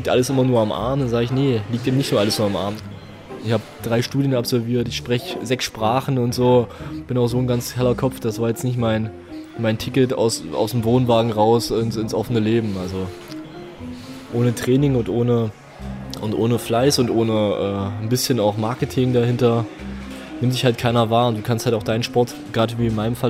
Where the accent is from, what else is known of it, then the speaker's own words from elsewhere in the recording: Haldensleben, Saxony-Anhalt, Germany; Die hat damals in einer Aral-Tankstelle bei uns in Sachsen-Anhalt, in der Stadt, wo ich zur Schule ging, Haldensleben, einen Flyer gefunden.